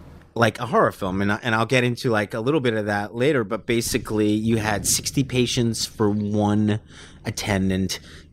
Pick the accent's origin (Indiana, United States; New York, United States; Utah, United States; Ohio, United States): New York, United States; Staten Island; a case in my hometown about